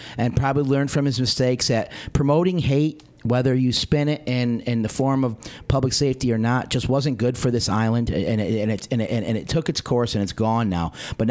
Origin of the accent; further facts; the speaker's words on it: Syracuse, New York, United States; I'm from Syracuse because I'm the product of that.